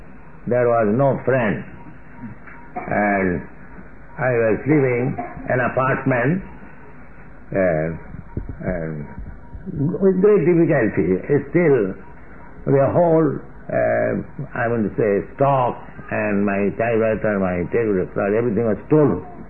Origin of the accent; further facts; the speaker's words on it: India; English is a second language; now in United States; So I told, yes, I'm coming from India.